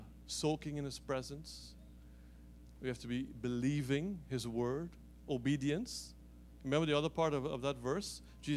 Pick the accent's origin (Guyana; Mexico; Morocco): Guyana; I hark back to my time growing up in Guyana, and because labor was cheap, we used to have servants that worked in our house.